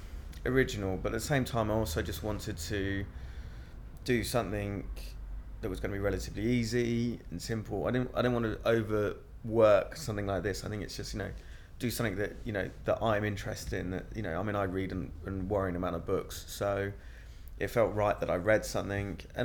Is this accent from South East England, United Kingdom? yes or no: yes; Newbury, South East England, United Kingdom; now in Balham, United Kingdom; I'm 25, and I live in Balham at the moment, but I grew up in Newbury.